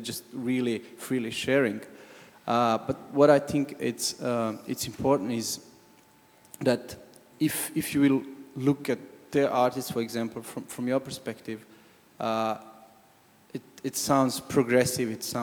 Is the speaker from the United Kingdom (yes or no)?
no; Croatia; English is a second language; I come from Croatia, which is not part of that solid system